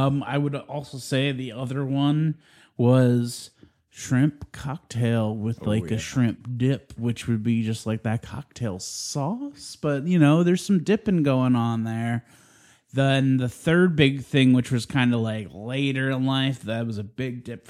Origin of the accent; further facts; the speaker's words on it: East Coast, United States; Growing up on the East Coast, cannolis were everywhere at every grocery store.